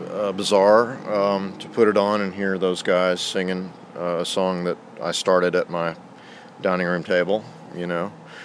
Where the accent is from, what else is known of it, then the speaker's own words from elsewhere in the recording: Louisiana, United States; That was a real experience that happened to me when I was growing up in North Louisiana.